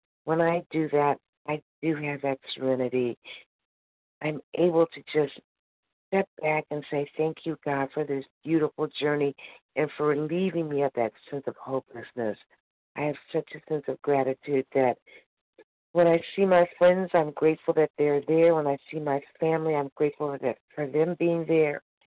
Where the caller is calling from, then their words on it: Missouri, United States; from Missouri.